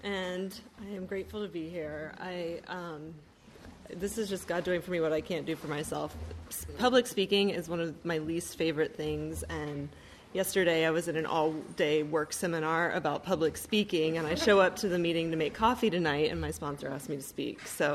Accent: Atlanta, Georgia, United States; You know, I grew up in Atlanta in the South, very religious family, very middle class, pretty typical.

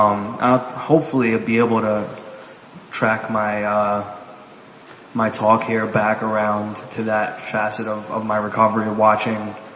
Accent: New York City, New York, United States; I was born and raised in the Bronx. I came from a really loving family.

